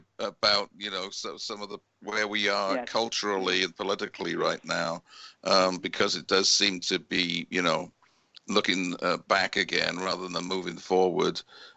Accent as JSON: {"language": "English", "country": "United Kingdom", "tie": "born or raised there", "said": "I grew up in Britain"}